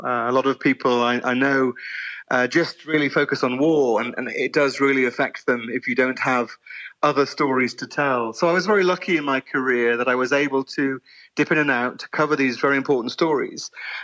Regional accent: United Kingdom; now in Portugal; I'm British.

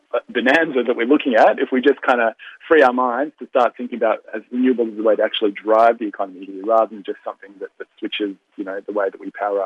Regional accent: Victoria, Australia; I'm from Victoria

